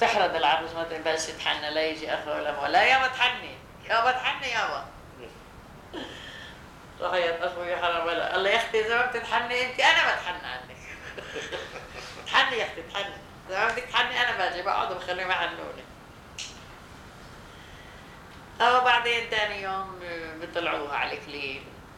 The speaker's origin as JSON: {"language": "Arabic", "town": "Zababdeh", "region": "Jenin Governorate", "country": "Palestine", "moved": "yes", "said": "احنا من الزبابده قضاء لواء نابلس تابعه لجنين نابلس. جينا هون طبعا ب 48 احنا طلعنا، بس ما جينا لهون، رحنا عند اهلي قعدنا سنتين وبعدين جينا لهون."}